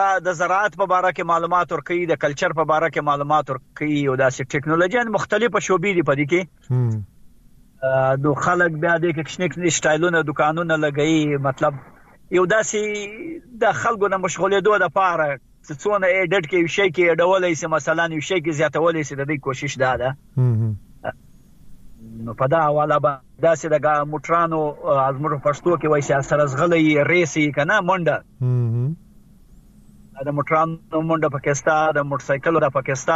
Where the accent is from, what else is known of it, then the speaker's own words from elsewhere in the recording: Zabul, Afghanistan; زه د افغانستان يم د زابل ولایت د نوبار د ولسوالۍ د مسازو د کلی يم